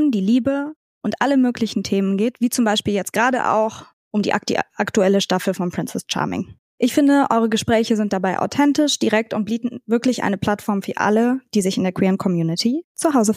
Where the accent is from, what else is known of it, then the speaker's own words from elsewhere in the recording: Switzerland; kann ich dir übrigens sehr, sehr gerne mal zeigen als Schweizerin.